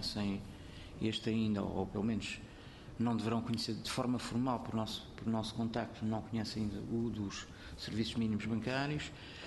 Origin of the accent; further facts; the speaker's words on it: Lisbon, Portugal; na medida em que até sou de Lisboa